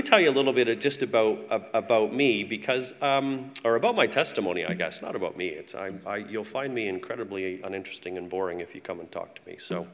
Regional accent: Waterloo, Ontario, Canada; and I come from Waterloo, Ontario

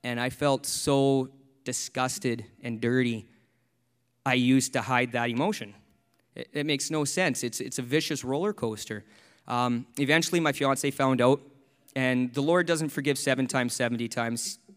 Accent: British Columbia, Canada; moved away as an adult; now in Halifax, Canada; As I said earlier, I'm from British Columbia. I moved all the way to Halifax with a girl I was dating from high school.

